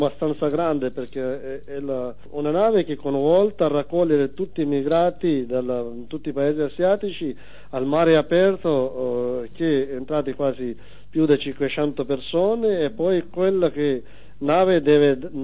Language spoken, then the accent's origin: Italian; Pakistan; born there; Italian is a second language; Molte di quelle ci venivano dal mio paese, specialmente 9 persone proprio era la mia città natale, dove è nato io.